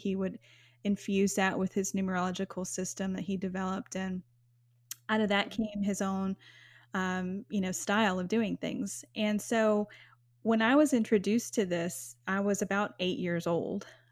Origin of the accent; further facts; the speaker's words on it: Texas, United States; born there; My mother is, American. I'm American, born in Texas.